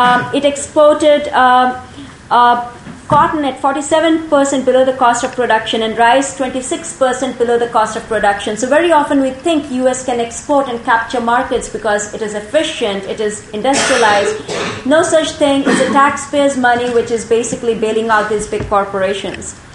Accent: India; when I was growing up in India, did not have a public distribution system.

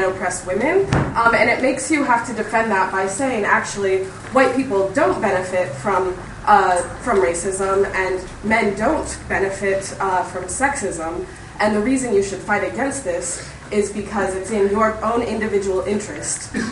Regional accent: San Francisco, California, United States; I'm from San Francisco.

